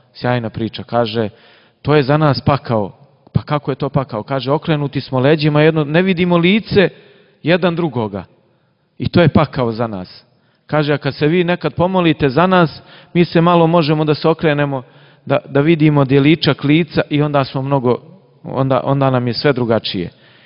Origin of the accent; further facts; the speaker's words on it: Župa, Nikšić Municipality, Montenegro; Ja sam iz Župe, kod Nikšića, tamo ljudi vole da pričaju.